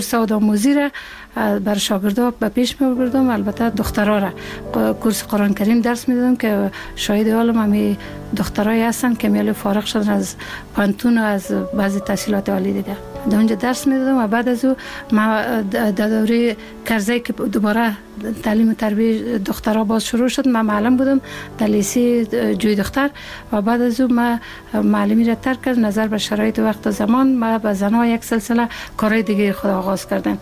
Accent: Ghorband, Parwan, Afghanistan; also born or lived in Kabul; من یک 56 سال قبل در یک فامیلی روشن فکر به دنیا آمدیم و مکتب دوره ابتدایی را در غوربند اتمام رساندیم و دوره لیسه را در لیسه شیدرانی شهر کابل تمام کردیم.

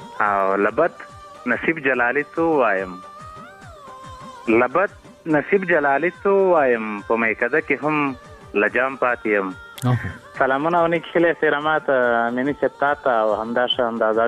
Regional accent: Paktia, Afghanistan; د همدې پکتیا یم. خصوصا زمونږ په پکتیا ولایت کې دغه مشکلات زیات دي.

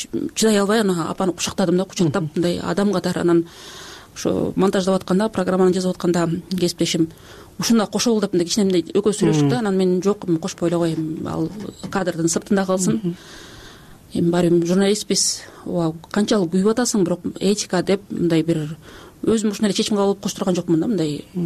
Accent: Naryn, Naryn Region, Kyrgyzstan; Мен мисалы өзүм Нарандан болом, бизде мындай чек ара боюнча мындай маселе жок да.

